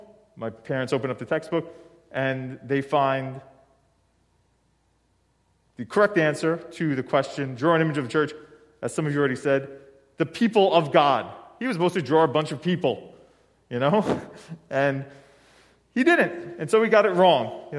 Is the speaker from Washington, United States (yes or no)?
no; Brooklyn, New York, United States; We grew up in Brooklyn, New York. We went to Catholic school.